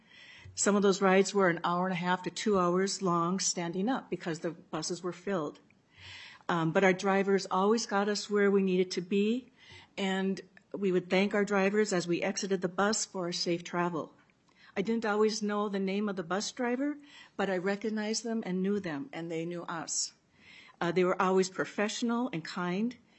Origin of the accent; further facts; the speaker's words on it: Jordan, Minnesota, United States; I am from Jordan, Minnesota, and I recently retired after working 30 years for investment firms in downtown Minneapolis.